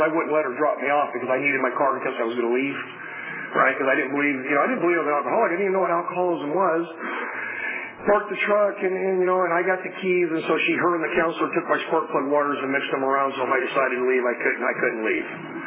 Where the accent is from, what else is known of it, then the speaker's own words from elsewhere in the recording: Los Angeles, California, United States; I grew up in Southeast Los Angeles. I grew up about two blocks where they beat up Reginald Dean. That was the only white kid in the neighborhood.